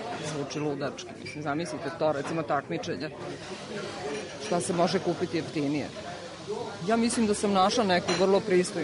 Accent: Šabac, Mačva District, Serbia; born there; slikar. Rođena sam u Šapcu. Ne osjećam se ni Beograđankom, ni Šapčankom.

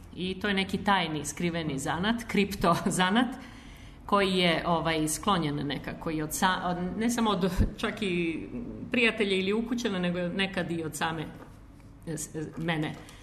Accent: Belgrade, Serbia; kako u Beogradu gde sam rođena, tako i u Slavoniji gde sam odlazila na letnje raspuste sa mojom majkom, kod bake.

